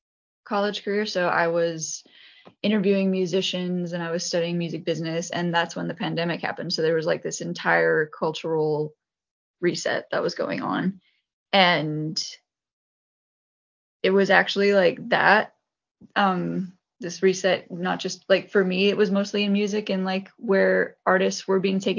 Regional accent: Washington, United States; So I am from Washington State in America. So that's the little state just below Canada in the top left corner there. And I'm near the Seattle area.

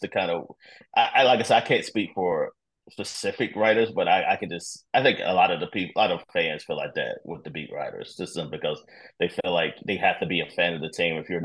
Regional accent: North Carolina, United States; I grew up in North Carolina, so it's not really, Miami was not, it's not my favorite team.

